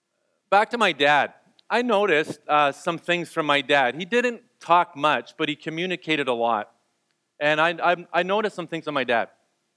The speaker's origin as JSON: {"language": "English", "town": "Kingston", "region": "Ontario", "country": "Canada", "tie": "born there", "said": "I was born in Kingston, Ontario, right there."}